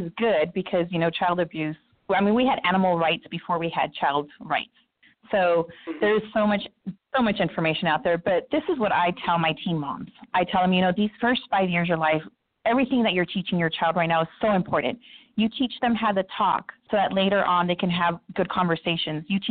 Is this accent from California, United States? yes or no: yes; Orange County, California, United States; where I grew up in Orange County, and then I find myself in Compton.